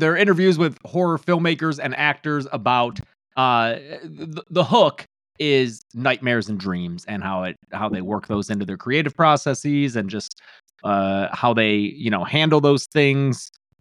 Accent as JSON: {"language": "English", "region": "Michigan", "country": "United States", "said": "since we come from Michigan."}